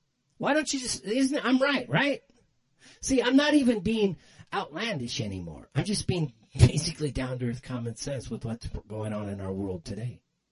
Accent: Lakewood, Washington, United States; and I know this from growing up in Lakewood, Washington, I've listened to it

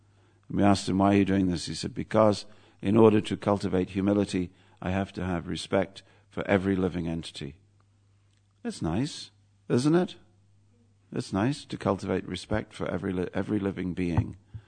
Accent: England, United Kingdom; being an Englishman, I wound down my window to pat the dog.

